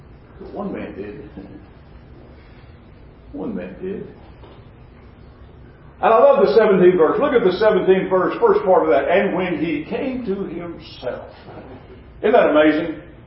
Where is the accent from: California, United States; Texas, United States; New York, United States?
Texas, United States; Dallas; also born or lived in Greenville, Texas; I was born in Greenville, Texas, only because my grandmother and grandfather lived outside of Greenville. Well, I was born there, but I was en route to Dallas, and that's where I spent all my life.